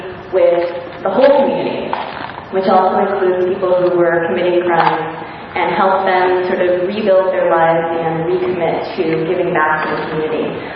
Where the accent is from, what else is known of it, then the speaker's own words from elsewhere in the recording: California, United States; I grew up in the East Bay. I came to UCSB